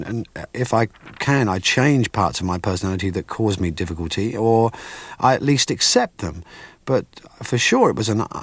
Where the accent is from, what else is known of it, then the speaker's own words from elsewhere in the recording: England, United Kingdom; Oh, I've always been a Christian. I mean, I was raised in England in what we call Church of England, C